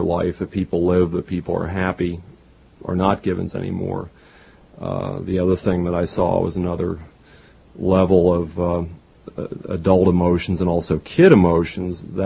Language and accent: English; Garrett Park, Maryland, United States; also born or lived in Washington; I grew up in Garrett Park, Maryland. I was raised in Washington, born there.